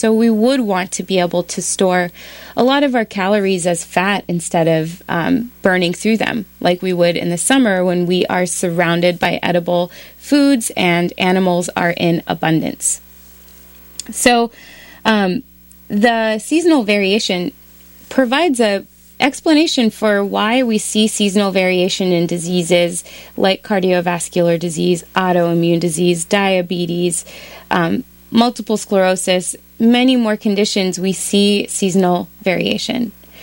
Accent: Maryland, United States; I'm moving back to my home state in Maryland.

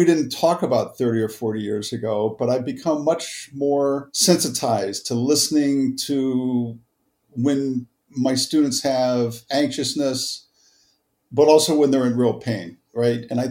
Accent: Cincinnati, Ohio, United States; I grew up in Cincinnati, Ohio, and there's 6,000 open healthcare jobs in Cincinnati, right?

